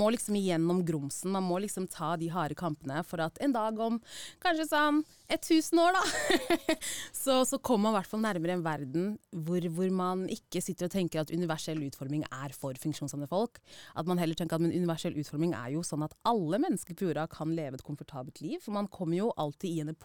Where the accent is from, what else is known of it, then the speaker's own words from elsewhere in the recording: Sierra Leone; Norwegian is a second language; now in Norway; jeg originalt fra Sierra Leone. Jeg ble født I Sierra Leone.